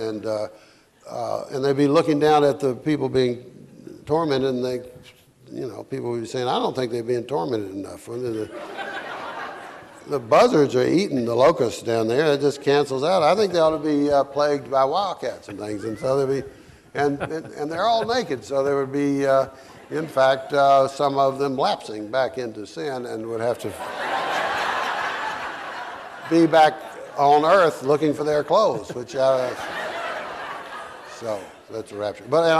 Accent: the South, United States; Because I'm from the South, I have to explain things in the North

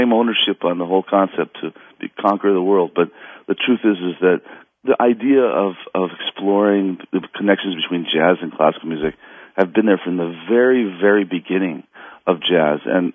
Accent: Los Angeles, California, United States; Yeah, and myself, even though my father's from India, I was born and raised in Los Angeles. I'm a good L.A. boy.

